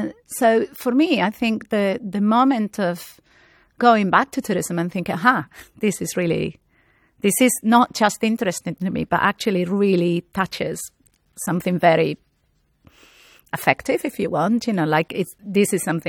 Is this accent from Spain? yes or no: yes; Canary Islands, Spain; English is a second language; But I guess because I come from the Canary Islands, so I never really occupy primarily the role of the tourist